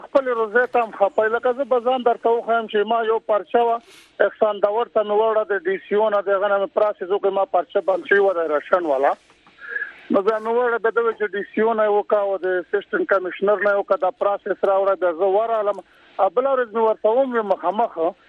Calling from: Miran Shah, Khyber Pakhtunkhwa, Pakistan; زمونږه زپر کاوند بنری صاحب په شمالي وزیرستان کې د میران شاه سره ټچ علاقه ده.

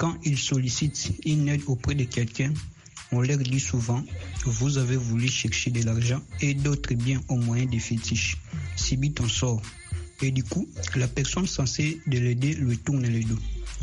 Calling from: Kinshasa, DR Congo; depuis Kinshasa. Chez nous, en RDC, précisément à Kinshasa, des personnes souffrant de troubles mentaux sont beaucoup maltraitées au sein de la communauté.

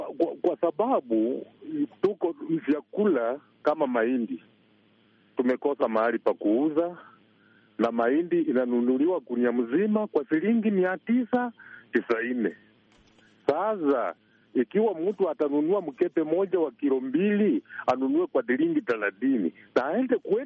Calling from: Malakisi, Bungoma County, Kenya; natoka sehemu za Bungoma, kaunti ya Bungoma, sehemu za Sango Malakizi.

